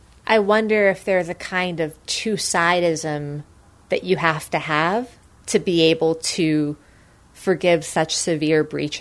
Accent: Queens, New York, United States; Queens, New York.

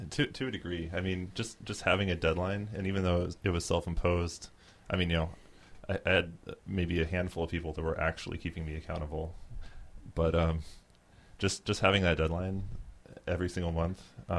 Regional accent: Lafayette, Indiana, United States; now in Portland, United States; I'm actually originally from Lafayette, Indiana. But I moved to Portland over a decade ago

